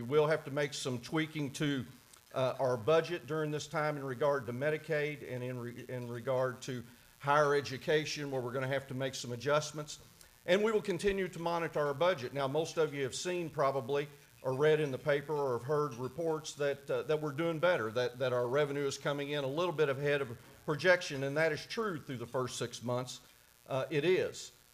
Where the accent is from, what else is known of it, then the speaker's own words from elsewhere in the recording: Bedford, Kentucky, United States; Ryan also mentioned I'm from Bedford, and Bedford is, if most people don't know, is just east of here